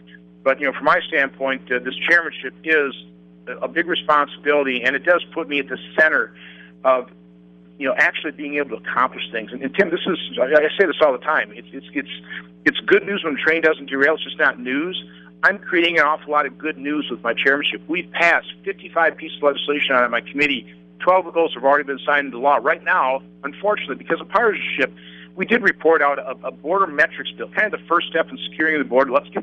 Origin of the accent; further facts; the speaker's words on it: Oshkosh, Wisconsin, United States; I'm a manufacturer from Oshkosh, Wisconsin that ran for Senate, and I'm a senator.